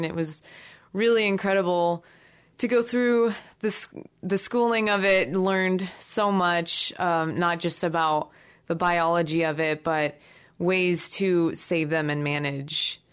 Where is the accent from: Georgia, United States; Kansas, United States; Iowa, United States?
Iowa, United States; West Des Moines; Well, I'm actually from the West Des Moines area. I've lived there most of my life. And went to school in the West Des Moines area.